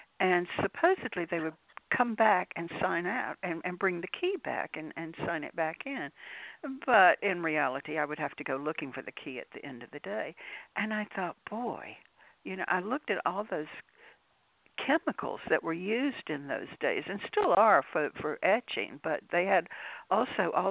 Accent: North Carolina, United States; I am a native Tar Heel

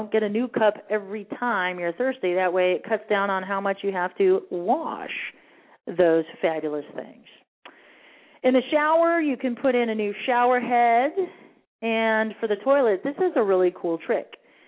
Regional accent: Arizona, United States; even though I grew up here in Arizona.

